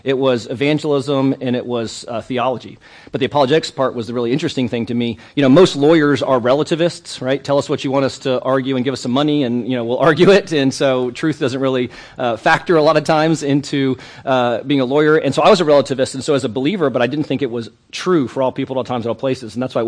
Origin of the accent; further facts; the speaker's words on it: Virginia, United States; So just my, you know, 2 seconds about my story. I grew up in Virginia.